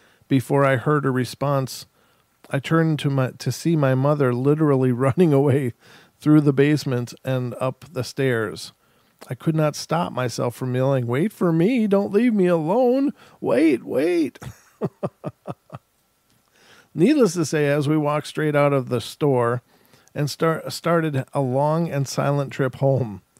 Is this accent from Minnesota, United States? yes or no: yes; Minnesota, United States; I'm from Minnesota.